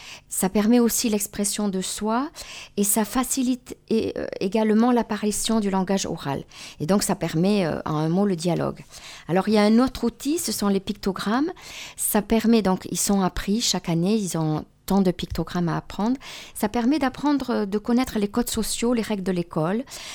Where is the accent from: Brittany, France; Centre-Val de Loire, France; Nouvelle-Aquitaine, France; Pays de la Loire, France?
Nouvelle-Aquitaine, France; Itsassou; now in Belgium; Je suis d'Ixaçu, j'habite en Belgique, près de Bruxelles.